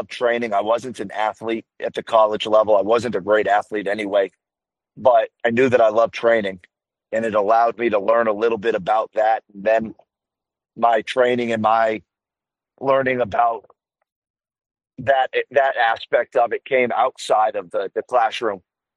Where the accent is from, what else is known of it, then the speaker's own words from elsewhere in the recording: New Orleans, Louisiana, United States; also growing up in New Orleans, if you're able to go private school, just New Orleans being what it is, that's what you do.